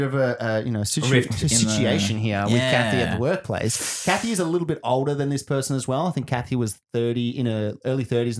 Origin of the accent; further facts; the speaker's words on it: Belgium; I never get to speak Dutch over here. I was raised in Belgium, which has three national languages, French and Dutch. And German. It's quite common to be very fluent in at least two of them.